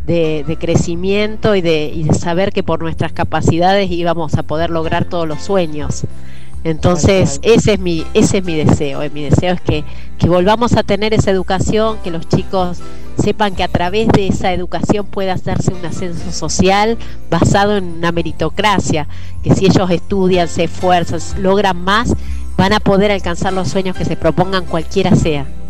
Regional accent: Rosario, Santa Fe, Argentina; soy de Rosario y pude ir a una escuela provincial, después la universidad pública, soy licenciada en estadística de la Universidad Nacional de Rosario.

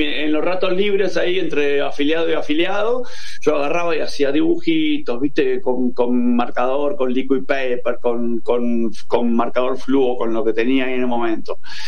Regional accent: Saavedra, Buenos Aires Province, Argentina; Yo la miraba con cara de, sí, yo soy de acá, de Saavedra

